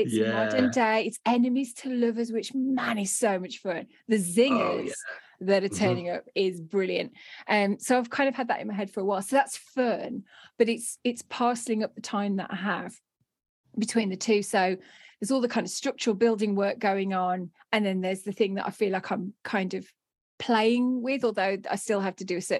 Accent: Ilkley Moor, Yorkshire and the Humber, United Kingdom; Yeah, because I'm from Ilkley Moor, see? You don't want to be bad hat on Ilkley Moor, so I've always got hat.

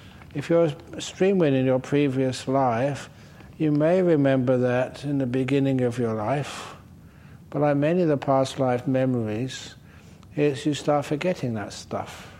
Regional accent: Australia; And I said, I am from Australia.

